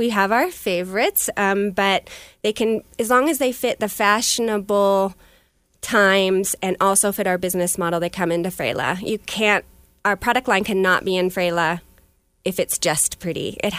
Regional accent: Colorado, United States; I own Frehla Boutique. I grew up in the Pikes Peak region. I've raised my two boys here.

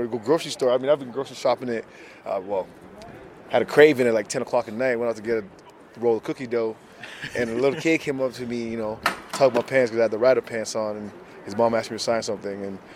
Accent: Nigeria; now in Canada; growing up in Nigeria, we ran track.

